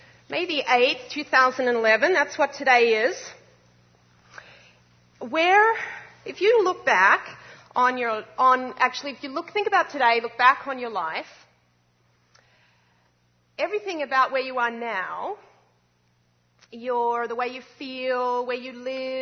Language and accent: English; Australia; And 24 years ago, I grew up in Australia